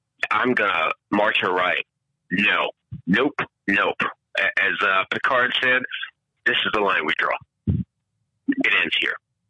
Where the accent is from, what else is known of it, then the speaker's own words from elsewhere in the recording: Jamaica; because I'm Jamaican.